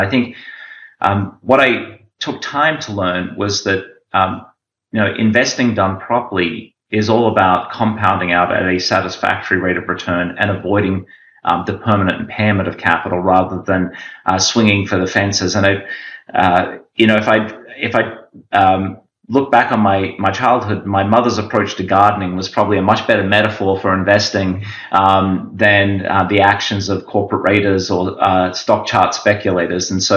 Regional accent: Australia; also born or lived in Papua New Guinea; I was actually born in Papua New Guinea. The first 6 years were there, and I grew up in Australia thereafter.

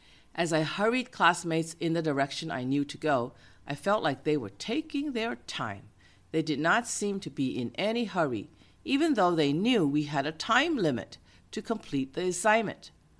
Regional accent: Boston, Massachusetts, United States; also born or lived in California; By all appearances, I didn't seem to have any proof that I grew up in Boston. I didn't appear to have lived in California for decades either.

